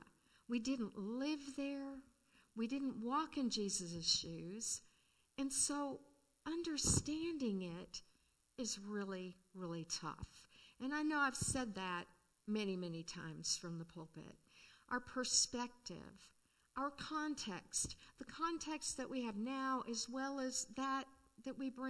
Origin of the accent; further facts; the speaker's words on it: California, United States; I was raised in California. And so when they talk about Santa Ana winds, I can feel it on my face.